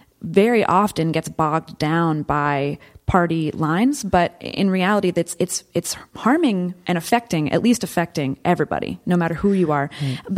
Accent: Hunterdon, New Jersey, United States; for me as a person who grew up here, I was born and raised in Hunterdon. I lived on a very old road. We had tons of acres, beautiful land. This part of New Jersey is incredibly beautiful.

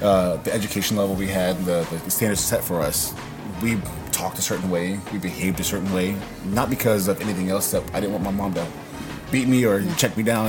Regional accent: Washington, District of Columbia, United States; born there; So I was born in Southeast DC

